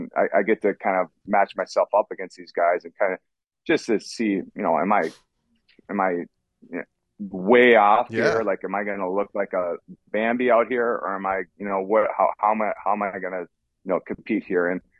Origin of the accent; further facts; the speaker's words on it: Minnesota, United States; Well, just so happened my hometown team, Minnesota Wild, was one of them.